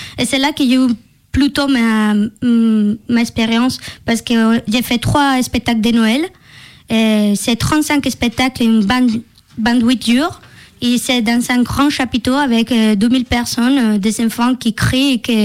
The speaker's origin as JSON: {"language": "French", "country": "Spain", "first_language": "es", "second_language": "French", "lives_now": "France", "said": "Mais en fait, en espagnol, en Espagne, je suis vraiment à l'aise avec la parole."}